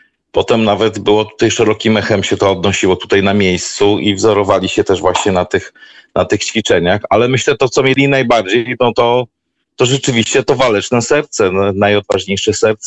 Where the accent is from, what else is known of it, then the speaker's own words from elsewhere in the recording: Tarnobrzeg, Subcarpathian Voivodeship, Poland; Konkretnie z Podkarpacia. Mhm. Urodziłem się w miejscu, ale wychowałem w Tarnobrzegu